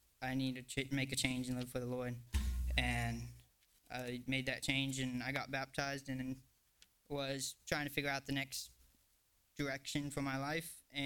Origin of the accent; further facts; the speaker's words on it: Brenham, Texas, United States; I'm from Brenham, Texas, originally, like an hour outside of Houston.